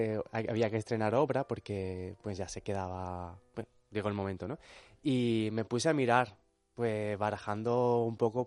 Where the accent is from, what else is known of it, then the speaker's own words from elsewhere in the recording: Málaga, Andalusia, Spain; Yo soy de Málaga y cada año pues estreno una obra